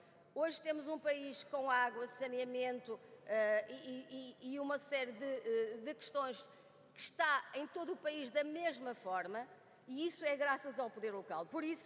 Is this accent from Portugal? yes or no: yes; Trás-os-Montes, Portugal; eu próprio sou do Norte, mas eu também, como transmontana